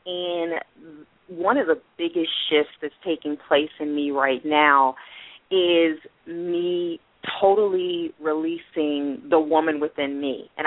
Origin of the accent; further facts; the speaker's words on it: Ohio, United States; even though I'm originally from Ohio, and everybody laughs at me down here, and they're like, you should be used to the cold